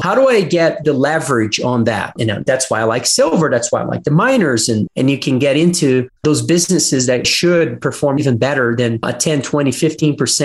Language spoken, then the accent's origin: English; Brazil; I'm from Brazil